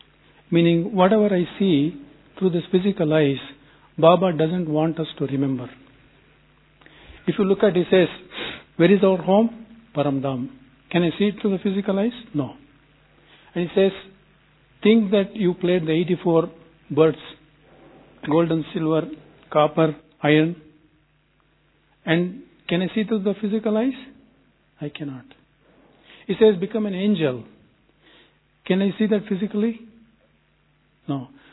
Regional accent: San Francisco, California, United States; I'm from San Francisco.

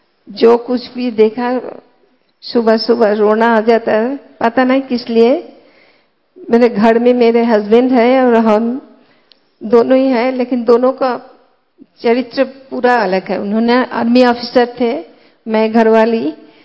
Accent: Kolkata, West Bengal, India; मैं कलकत्ता से आई हूँ

